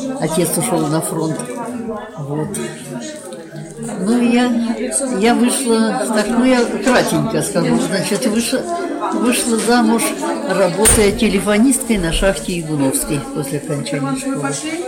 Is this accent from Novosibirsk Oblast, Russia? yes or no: no; Kemerovo, Kemerovo Oblast, Russia; Я родилась в Кемерово 8 июля 1933 года. Кемеровчанка коренная.